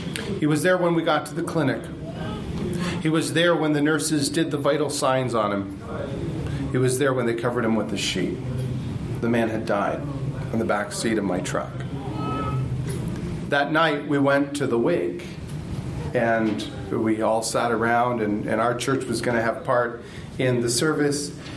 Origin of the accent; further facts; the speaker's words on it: Guatemala; also born or lived in North America; So I grew up in Guatemala, but I feel like there are so many things that make sense to me because of the incredible gift I've been given of growing up in Central America and also North America